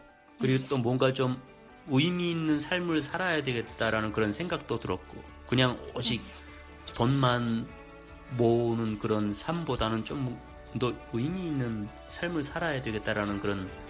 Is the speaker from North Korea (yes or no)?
yes; North Korea; now in South Korea; 대부분 북한에서 왔다는 것에 대해서 제 고객분들이 굉장히 흥미로워했어요.